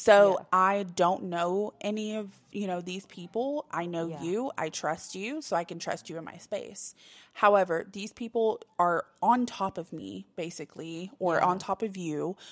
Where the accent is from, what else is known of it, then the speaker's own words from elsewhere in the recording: the South, United States; I grew up in the South, and we always were very much, you know, please, thank you, ma'am, sir.